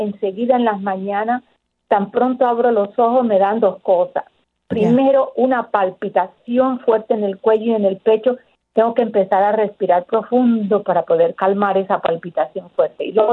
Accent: Colombia; moved away; Cinco hijos, vine de Colombia y me enterré a trabajar

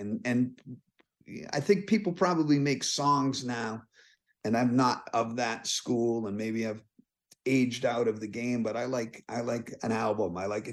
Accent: Norwood, Massachusetts, United States; My father was from Providence. I grew up in Norwood.

